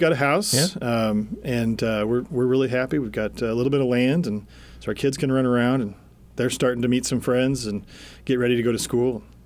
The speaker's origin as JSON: {"language": "English", "town": "Chillicothe", "region": "Missouri", "country": "United States", "tie": "born or raised there", "said": "Chillicothe, Missouri. Way up north."}